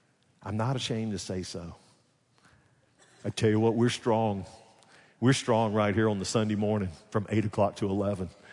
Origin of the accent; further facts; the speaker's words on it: Alabama, United States; They said, "Where are you from?" I said, "Alabama."